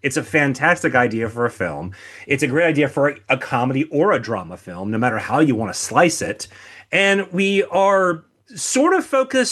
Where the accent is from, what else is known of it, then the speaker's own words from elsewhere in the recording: United States; it's not just me being an American